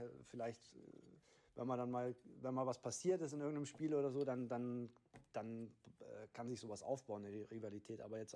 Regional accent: Kaufbeuren, Bavaria, Germany; also born or lived in Buchloe; 33 Jahre alt, geboren in Buchloe, meine Nachwuchszeit in Kaufbeuern verbracht

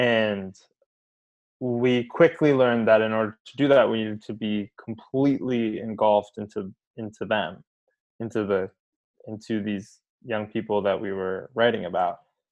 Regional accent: Palos Verdes, California, United States; now in New York, United States; I grew up in Los Angeles in a small, not small, but I grew up in a suburb of Los Angeles called Palos Verdes, which is right on the water.

